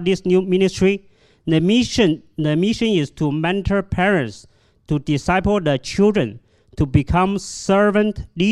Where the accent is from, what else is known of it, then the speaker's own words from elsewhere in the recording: China; English is a second language; moved away; because many Chinese families like me, when we come from China to this country, we didn't have any trainings in family